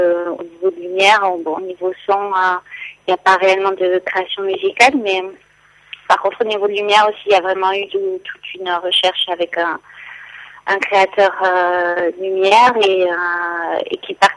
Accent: La Fouillade, Occitanie, France; Moi, j'ai grandi à La Fouillade et j'étais au lycée à Villefranche aussi.

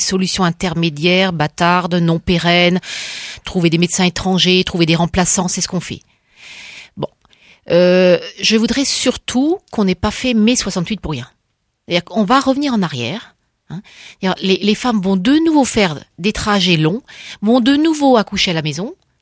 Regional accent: Grand Est, France; Bon, je viens d'Alsace.

